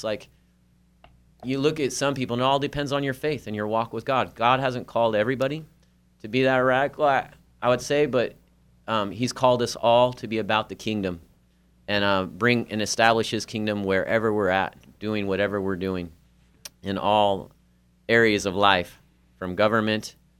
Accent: Oregon, United States; About me. I'm an Oregon boy, born and raised in Oregon.

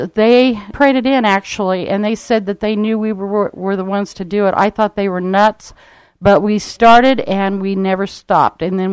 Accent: Tule Lake, California, United States; Yes, I grew up in Tule Lake, California, which is up north from here. Nobody hardly has ever heard of that place, but it's very, very small. Grew up with the ducks and the geese and loved it.

